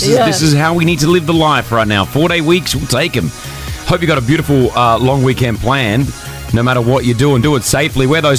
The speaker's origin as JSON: {"language": "English", "country": "Australia", "tie": "born or raised there", "said": "when I grew up in Australia"}